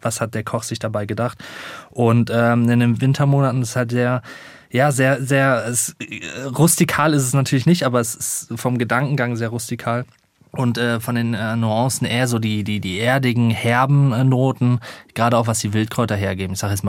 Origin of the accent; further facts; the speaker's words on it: North Rhine-Westphalia, Germany; Ich komme ja aus Münsterland